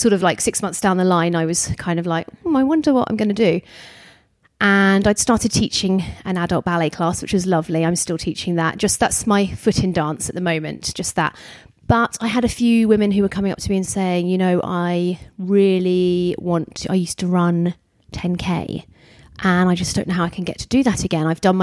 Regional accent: Tunbridge Wells, South East England, United Kingdom; Yeah, so I grew up in Kent. I'm the eldest of four. So Kent, where I grew up, a town called Tunbridge Wells, it's around an hour from London, and it's kind of this pretty little town.

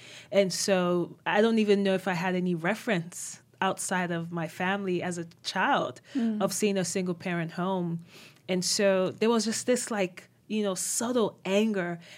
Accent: Nigeria; So I was born and raised in Nigeria.

